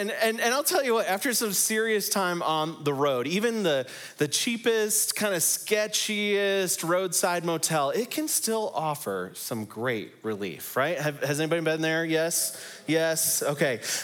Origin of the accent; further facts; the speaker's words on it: Chicago, Illinois, United States; I'm one of the pastors here, and I am originally from Chicago, which is very exciting.